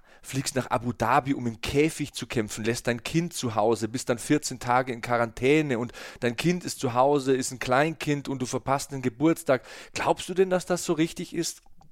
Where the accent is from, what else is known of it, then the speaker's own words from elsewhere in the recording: Bavaria, Germany; accent: Bavarian; Ich hatte einen fetten bayerischen Akzent, als ich zum Fernsehen gekommen bin.